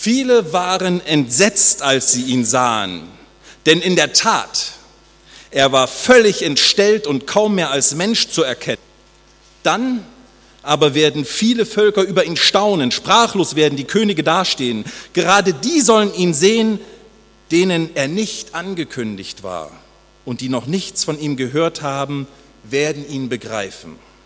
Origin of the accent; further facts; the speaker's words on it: East Germany, Germany; Gut, zur DDR-Zeit, ich bin aus der DDR, haben wir nicht Loser gesagt.